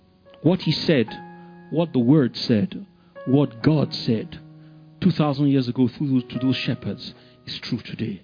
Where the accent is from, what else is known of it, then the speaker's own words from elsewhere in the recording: Nigeria; born there; I was born here in Africa, I was born here in Nigeria.